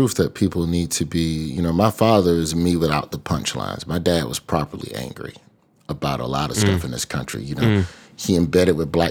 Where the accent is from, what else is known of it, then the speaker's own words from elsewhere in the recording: Alabama, United States; So when you look up and like in my home state of Alabama, all printed papers have stopped delivering.